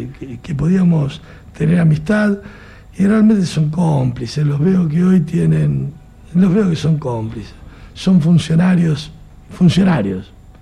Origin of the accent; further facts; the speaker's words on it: Argentina; nosotros somos argentinos.